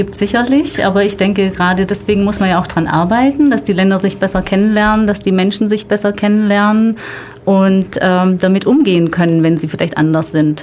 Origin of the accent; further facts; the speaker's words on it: Ulm, Baden-Württemberg, Germany; also born or lived in Munich; Ja, ich bin in Ulm geboren und hier aufgewachsen und mich hat es dann während des Studiums mal nach Augsburg und Mannheim verschlagen und danach bin ich dann 10 Jahre in München berufstätig gewesen